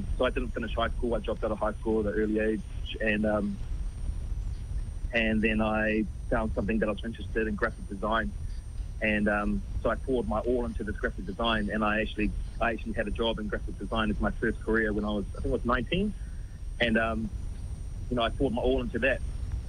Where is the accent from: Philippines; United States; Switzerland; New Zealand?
New Zealand; born there; I was born in St. Helens Hospital in New Zealand.